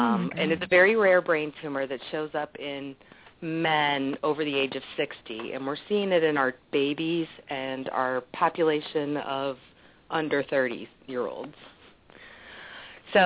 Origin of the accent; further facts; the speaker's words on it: Missouri, United States; I grew up in the Coldwater Creek area, and I didn't know.